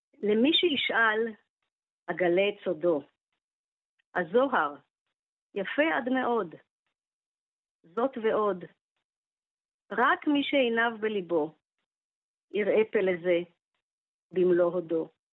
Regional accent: Shoval, Southern District, Israel; אנחנו משפחה גדולה מאוד בשובל וזה באמת אחלה. אז אם אתה תחפור אחורה אתה תראה שבתור ילידת 60 גדלתי בלינה משותפת

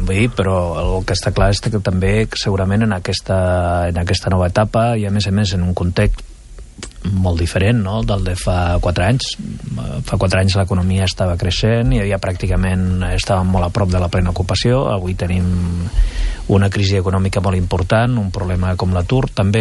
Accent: Catalonia, Spain; Jo sóc català i catalanista.

